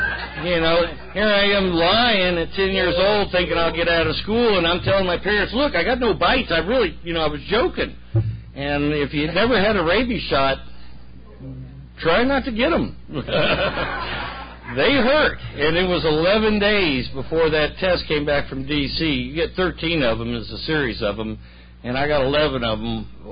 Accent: Atlanta, Georgia, United States; born there; also born or lived in New Mexico, United States / Japan; We moved all over the world. I was born in Atlanta, and then we went to New Mexico, and then we went to Japan.

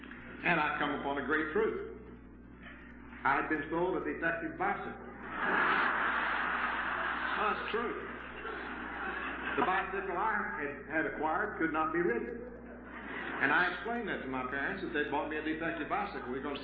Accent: Bovina, Texas, United States; I was raised out in West Texas, up in the panhandle of Texas, on 10 miles north of a town of 1,500 people, Bolivina, Texas.

